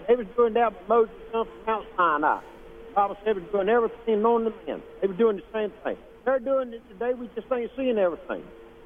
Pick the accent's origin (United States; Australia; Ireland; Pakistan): United States; Conway, South Carolina; All right, I'm from Conway, South Carolina. Listen, I'm listening to what you're saying.